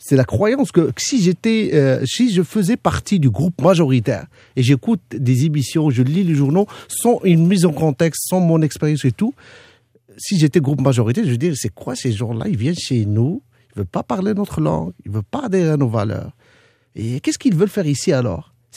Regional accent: Quebec, Canada; Je suis un Québécois parmi les Québécois.

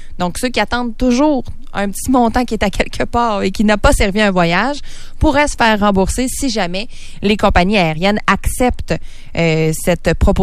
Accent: Quebec, Canada; Comme quoi, nous, on vient du Québec, nous, on travaille au Québec et on fait travailler des gens d'ici.

